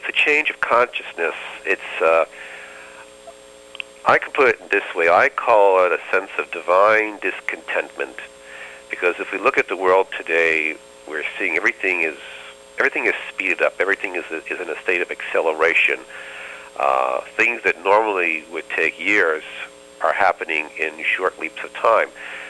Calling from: Nyack, New York, United States; I'm calling from Nyack, New York, which is in the Hudson Valley.

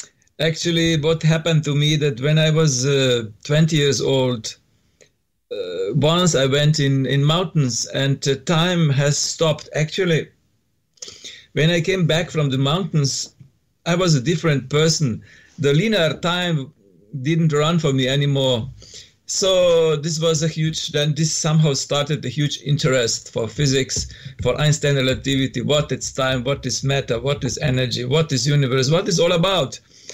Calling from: Slovenia; English is a second language; I'm from Slovenia. Now in my country, it's 6 p.m. 6 a.m. Sorry, 6 a.m. in the morning.

